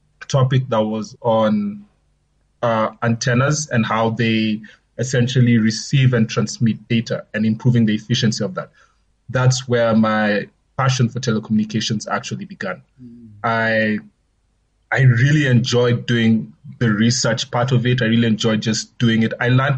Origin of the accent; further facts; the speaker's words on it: Nairobi, Kenya; now in South Africa; so I was born in Kenya, born and raised in Nairobi, actually.